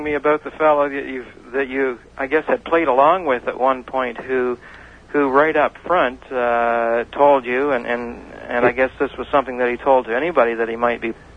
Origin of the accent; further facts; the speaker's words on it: the Maritimes, Canada; See, I'm not originally a Canadian. I'm from the Maritimes.